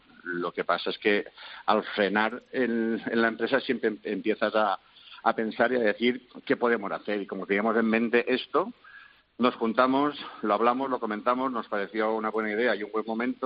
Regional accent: Alcoy, Valencian Community, Spain; tampoco voy a apoyos en administraciones como en de donde somos nosotros, que somos de Alcoy, y no hay apoyos tampoco

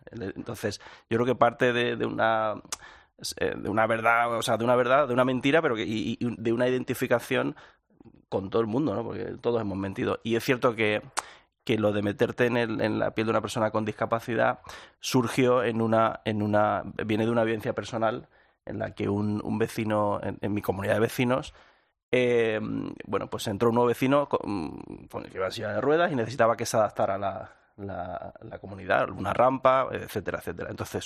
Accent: Badajoz, Extremadura, Spain; es verdad que yo soy de Badajoz, de extremeño

